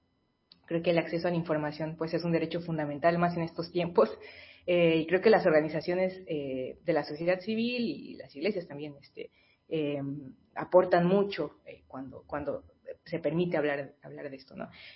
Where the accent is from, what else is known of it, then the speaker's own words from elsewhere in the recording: Mexico City, Mexico; Para mí es choqueante porque vengo de la Ciudad de México, que todo es un rush, ¿no?